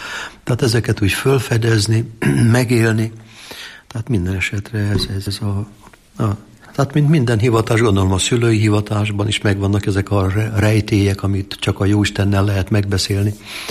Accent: Jászapáti, Jász-Nagykun-Szolnok, Hungary; born there; én jászapáti születésű vagyok

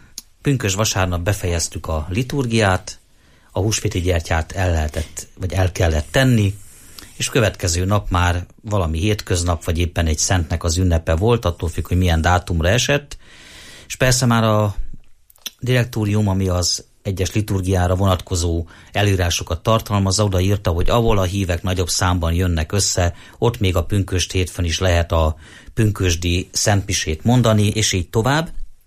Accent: Sárospatak, Borsod-Abaúj-Zemplén, Hungary; born there; zarándokoljon el az én szülővárosomba, Sárospatakra

